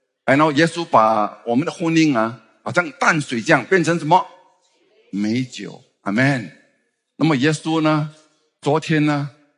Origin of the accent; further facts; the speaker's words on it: Fujian, China; 我太太是潮州人啊，我是福建人